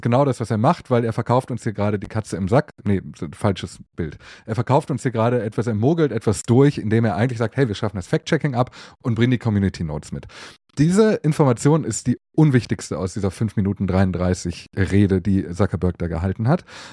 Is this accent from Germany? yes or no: yes; Mülheim an der Ruhr, North Rhine-Westphalia, Germany; ich komme aus Mülheim an der Ruhr. Das ist eine kleine Stadt im Ruhrgebiet, die hat 175.000 Einwohnerinnen und Einwohner